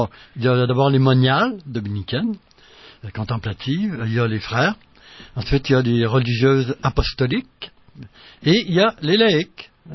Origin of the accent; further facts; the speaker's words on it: Quebec, Canada; moi, je suis un Québécois, bébé boomer, type, né en 46